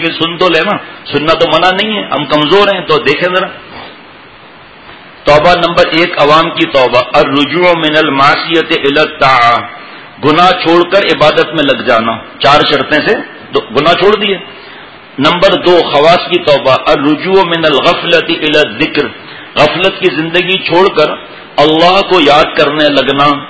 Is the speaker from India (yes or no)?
no; Sindh, Pakistan; ہمارے سندھ میں کیا توبہ ہے، ہمارے گاؤں میں، مجھے اور جگہ کا پتہ نہیں